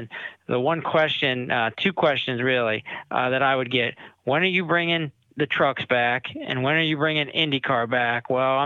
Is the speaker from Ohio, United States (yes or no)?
yes; Ohio, United States; also born or lived in Michigan; And yes, born and raised in Ohio and born and raised a Buckeye.